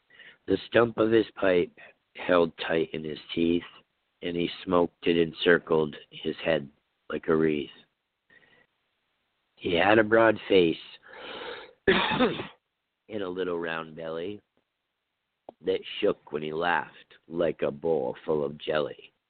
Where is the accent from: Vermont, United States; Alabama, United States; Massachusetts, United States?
Vermont, United States; Well, growing up in Vermont, we usually had the white Christmases.